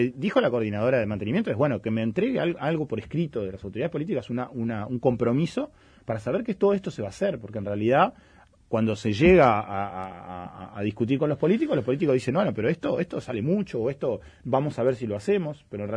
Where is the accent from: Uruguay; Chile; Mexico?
Uruguay; Montevideo; lo voy a decir como montevideano.